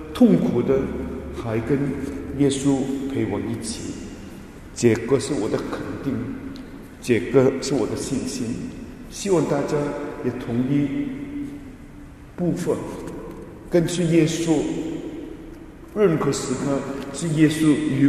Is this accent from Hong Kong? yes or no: yes; Hong Kong; born there; 我相信其中一部分是因为我出生的时候刚是日本人占领香港，我在我的妈妈的肚里面